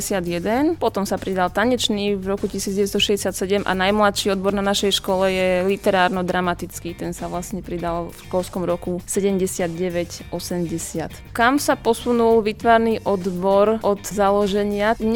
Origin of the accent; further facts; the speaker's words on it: Trenčín, Trenčín Region, Slovakia; lebo ja pochádzam z Trenčína, takže mám tam zázemie.